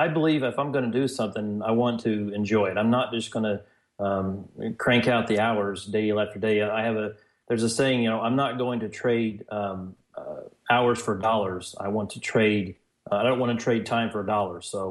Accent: Winslow, Indiana, United States; I grew up in a little bitty town in southern Indiana, Winslow, Indiana, which it was about, 800 people or so.

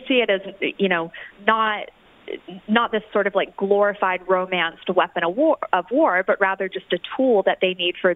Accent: Tuscaloosa, Alabama, United States; I'm from Tuscaloosa, Alabama, born and raised there, and it's a very gun-friendly part of the country, to put it mildly.

